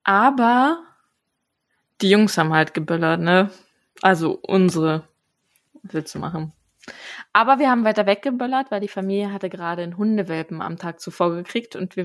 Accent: Berlin, Germany; also ich komme halt aus Berlin

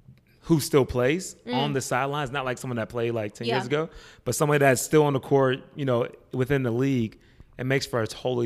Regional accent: Pittsburgh, Pennsylvania, United States; I'm from Pittsburgh. So Pittsburgh, everything, right?

